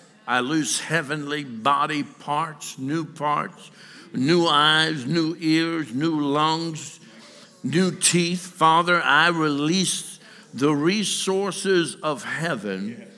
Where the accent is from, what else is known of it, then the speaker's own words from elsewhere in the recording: New Orleans, Louisiana, United States; I'm originally from New Orleans. And so we have a lot of different words there, but praise God. I was New Orleans born and bred, and then I got to Texas as quick as I could.